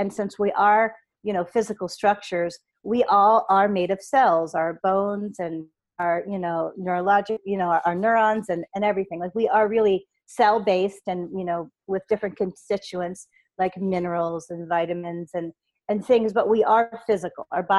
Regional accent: United States; the school that was in my hometown was National University

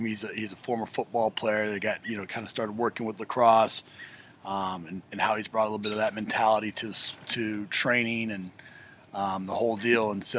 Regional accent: Midwest, United States; just growing up in the Midwest, lacrosse is a sport that I haven't known a whole lot about

